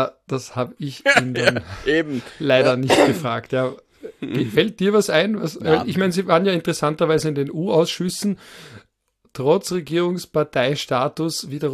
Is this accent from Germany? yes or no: no; Vorarlberg, Austria; Und na, ich komme ich auch aus Vorarlberg.